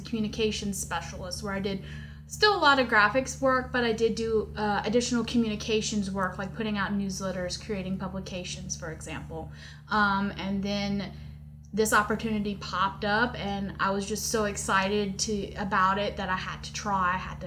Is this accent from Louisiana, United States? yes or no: yes; Houma, Louisiana, United States; So I'm actually originally from Houma, Louisiana.